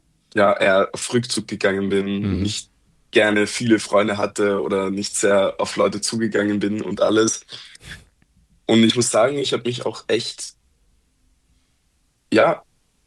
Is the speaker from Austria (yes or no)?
yes; Vienna, Austria; ich bin in Wien groß geworden, im 10. Bezirk. Und wer jetzt zuhört und aus Wien kommt, der weiß, der 10. Bezirk ist so der verrufene Bezirk, wo Leute aufwachsen, die vielleicht nicht so viel Geld haben. Und zu der Kategorie habe ich auch gezählt.